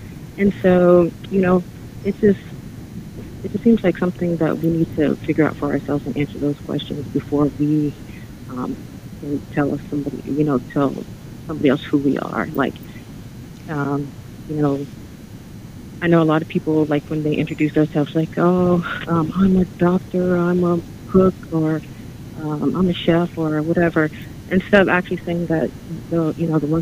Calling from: Far Rockaway, New York, United States; I'm calling from Far Rockaway.

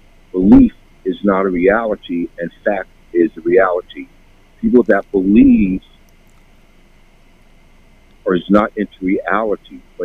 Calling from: Queens, New York, United States; from the most diverse borough of Queens.

